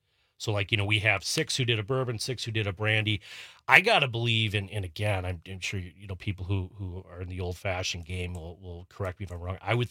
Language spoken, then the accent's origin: English; Minnesota, United States; I'm from Minnesota